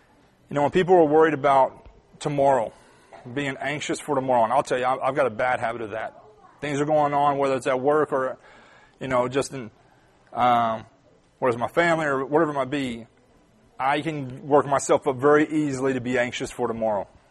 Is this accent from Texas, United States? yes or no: yes; Texas, United States; Because growing up in North Texas, guess what? There's no mountains. There's barely trees.